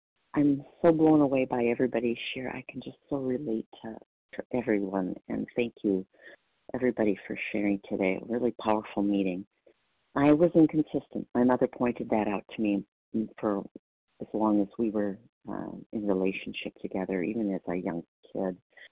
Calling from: Wisconsin, United States; I'm calling from Wisconsin today.

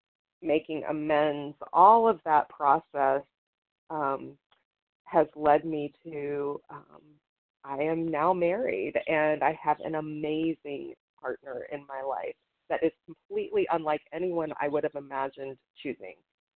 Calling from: West Virginia, United States; I'm calling from the Eastern Panhandle of West Virginia, where we honor the Massawomeck tribe as earlier inhabitants of this land.

